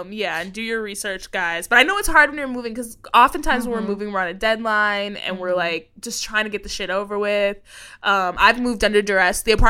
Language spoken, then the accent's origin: English; Texas, United States; You know, I'm from Texas.